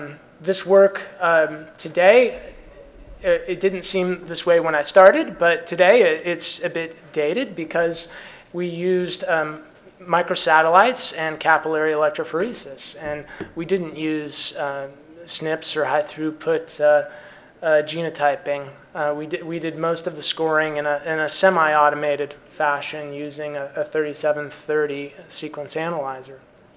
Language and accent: English; California, United States; yeah, well, you know, I'm from the Bay Area, so we're all really excited by that.